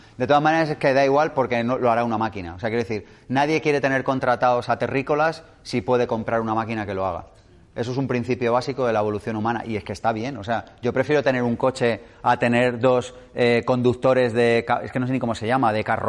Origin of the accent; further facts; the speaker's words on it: California, United States; de donde yo vengo, de California